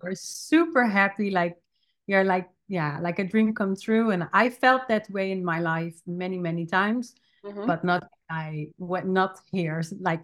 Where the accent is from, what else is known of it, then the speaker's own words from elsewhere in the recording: Netherlands; I'm from the Netherlands. I'm 33 years old. I lived actually almost all my life in the same city. So where I was born, in a hospital that is not existing anymore. In that place, I still lived.